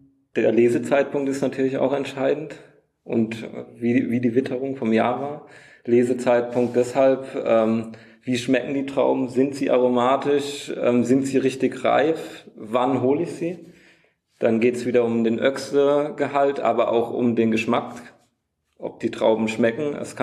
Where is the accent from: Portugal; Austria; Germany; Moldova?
Germany; Wachenheim, Rhineland-Palatinate; ich komme aus Wachenheim, da sieht man halt auch öfter mal einen Traktor. Und drumherum, ich wohne 50 Meter weg vom Feld.